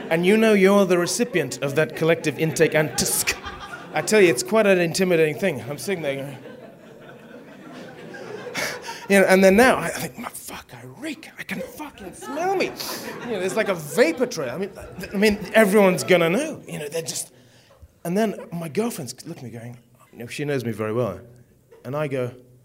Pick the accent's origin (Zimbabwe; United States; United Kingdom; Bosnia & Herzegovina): Zimbabwe; born there; But, you know, I came from Africa. I was born in Zimbabwe.